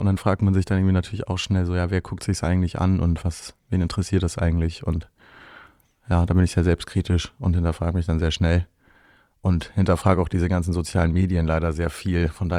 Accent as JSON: {"language": "German", "town": "Volksdorf", "region": "Hamburg", "country": "Germany", "said": "Also Stromzäune gab es bei uns in Volksdorf tatsächlich auch. Also es gab ja so die ersten Weiden."}